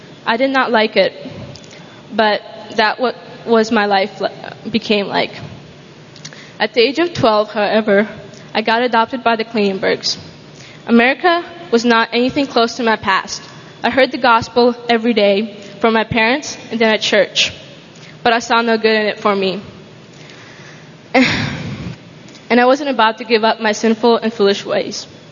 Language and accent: English; Ukraine; I'm 15 years old. I was born in Ukraine, and most of my upbringing was there.